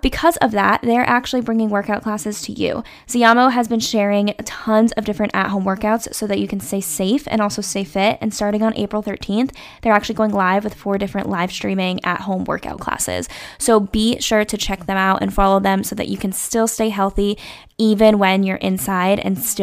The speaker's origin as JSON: {"language": "English", "town": "Charlotte", "region": "North Carolina", "country": "United States", "said": "the really cool thing is that we are both from Charlotte, North Carolina."}